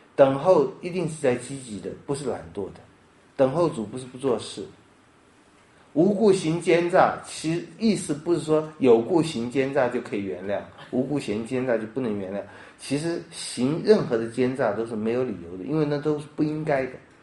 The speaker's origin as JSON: {"language": "Chinese", "country": "China", "said": "我们中国人很要面子"}